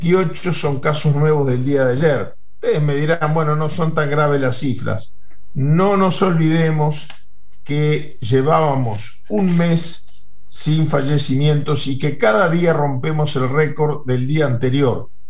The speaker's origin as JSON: {"language": "Spanish", "country": "Uruguay", "said": "A mí como uruguayo me preocupa esto, por eso no quería dejar de contarlo."}